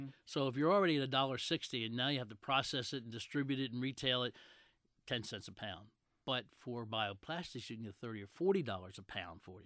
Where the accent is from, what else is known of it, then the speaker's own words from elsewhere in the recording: Edgemere, Maryland, United States; I grew up in Edgemere.